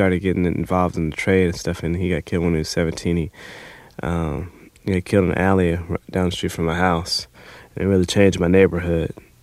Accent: Inglewood, California, United States; I grew up on Vermont and Hunter first, and in a part of South L.A. known as Inglewood, in the flight path of LAX.

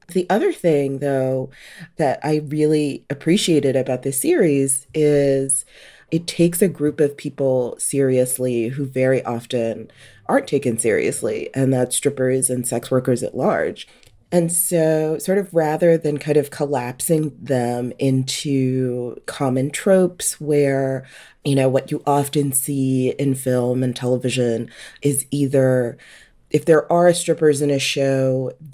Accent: North Carolina, United States; I grew up in North Carolina, and so I'm always looking for new and interesting stories about Black Southerners.

